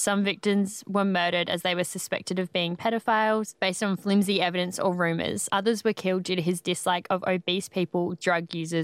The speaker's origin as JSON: {"language": "English", "town": "Adelaide", "region": "South Australia", "country": "Australia", "tie": "born or raised there", "said": "growing up in Adelaide, nothing is set in Adelaide."}